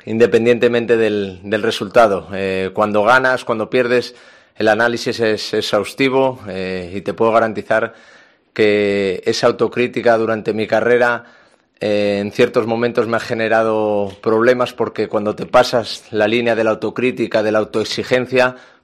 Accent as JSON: {"language": "Spanish", "town": "Oviedo", "region": "Asturias", "country": "Spain", "said": "no cabe duda de que soy de Oviedo con los tintes que tiene todo eso."}